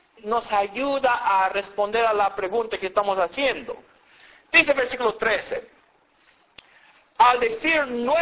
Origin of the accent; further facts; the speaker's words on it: Alabama, United States; Y donde me crié allá en Alabama, todas las mesas para la cena tenían eso del frente.